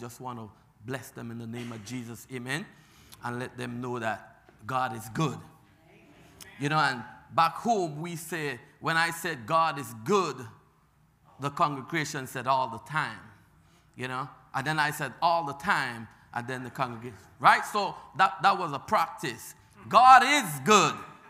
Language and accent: English; Belize; I'm from Belize, so Belize people tend to get crazy.